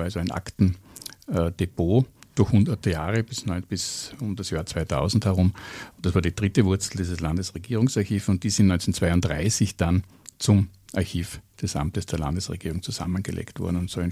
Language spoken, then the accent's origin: German; Carinthia, Austria; wo ja auch Kärnten dann dazugehört hat, meine Heimat, das Herzog Kärnten